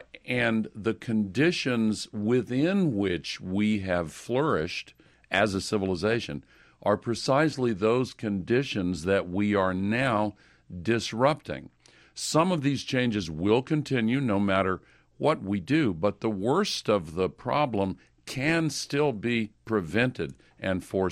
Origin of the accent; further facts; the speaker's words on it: Nashville, Tennessee, United States; 2 years ago in my hometown of Nashville, thousands of my neighbors lost their homes and businesses